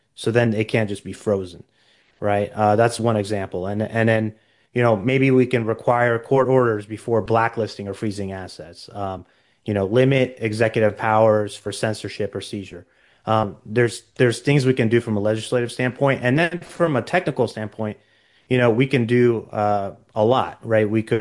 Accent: United States; Just speaking as an American

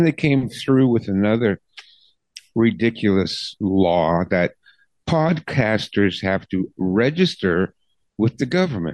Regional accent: Canada; I mean, I'm a Canadian.

